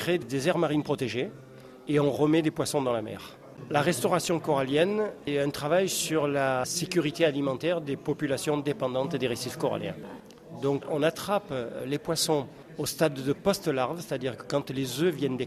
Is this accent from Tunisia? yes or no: no; France; moved away as an adult; now in Philippines; Aujourd'hui, je suis français aux Philippines et je finirai ma vie aux Philippines, en Asie.